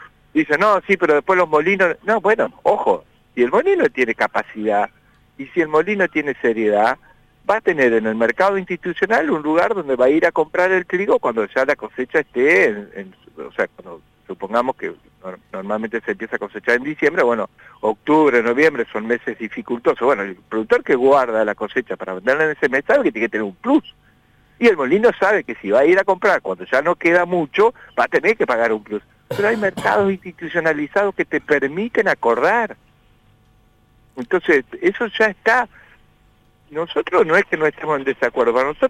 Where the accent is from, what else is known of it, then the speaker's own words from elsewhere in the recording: Entre Ríos, Argentina; la radio que desde mi infancia me ha acompañado, como el de T11, porque yo soy del departamento de Uruguay.